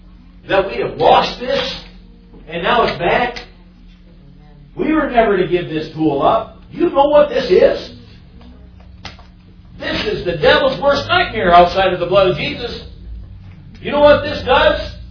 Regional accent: Lansing, Michigan, United States; Pastor Dance, our administrator from Lansing. He's our administrator, pastor from Lansing. That's my hometown.

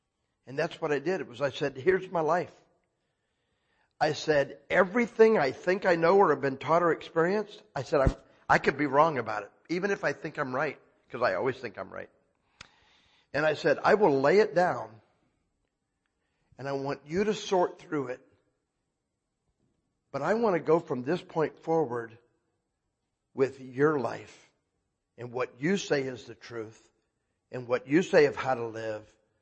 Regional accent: Florida, United States; And I was in Tennessee, and I was from Florida, and I met Sue, who was from Michigan, out in Phoenix.

